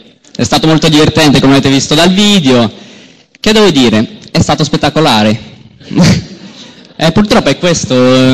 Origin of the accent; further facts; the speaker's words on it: Russia; Italian is a second language; vengo dalla Russia e per me è stato molto bello, sono russo